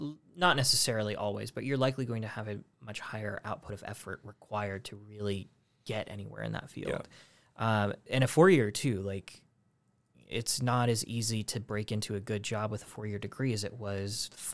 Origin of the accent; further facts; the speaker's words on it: Spokane, Washington, United States; also born or lived in San Jose, United States; So I grew up in Spokane for the most part, aside from living overseas for a little bit, but always back here.